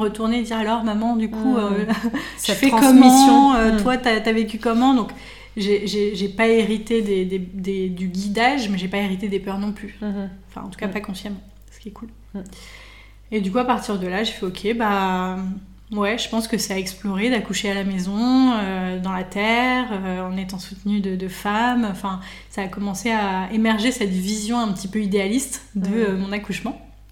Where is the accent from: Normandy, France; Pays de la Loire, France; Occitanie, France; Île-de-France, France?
Île-de-France, France; Paris; Moi, j'ai grandi dans Paris